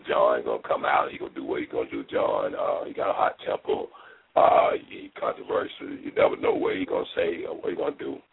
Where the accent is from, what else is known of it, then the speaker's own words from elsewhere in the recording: South Carolina, United States; I came from South Carolina, poor young black guy.